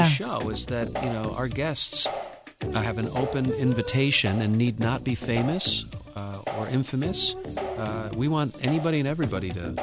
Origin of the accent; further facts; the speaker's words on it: Ithaca, New York, United States; I grew up in Ithaca, New York.